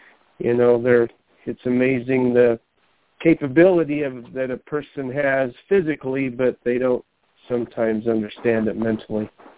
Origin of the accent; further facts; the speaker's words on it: Colorado, United States; I'm from Colorado.